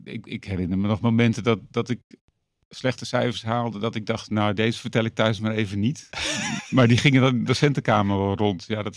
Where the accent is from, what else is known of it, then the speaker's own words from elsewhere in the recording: Friesland, Netherlands; born there; also born or lived in Amersfoort / Heerde; Wij reisden nogal door Nederland. Ik ben in Friesland geboren.